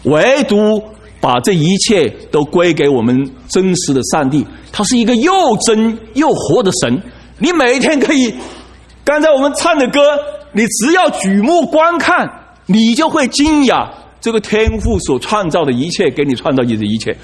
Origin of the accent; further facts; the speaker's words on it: China; now in United States; 但是我们中国人说，我今天之所以来到美国，我有这样的成就，那是谁啊？